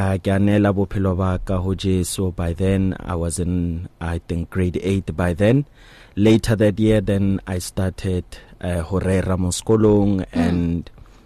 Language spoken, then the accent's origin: English; Mahikeng, North West, South Africa; where I grew up in Longley Park ko Mafikeng.